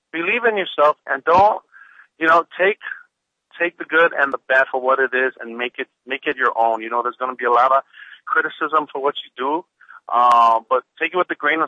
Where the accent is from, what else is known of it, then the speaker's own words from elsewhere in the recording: Hawaii, United States; moved away; Well, you know, I grew up in Hawaii for a long time